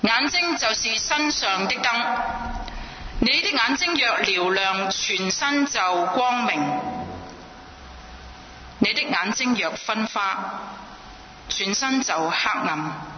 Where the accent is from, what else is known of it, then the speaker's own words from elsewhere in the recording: Hong Kong; 我们香港人成日都有一句的说话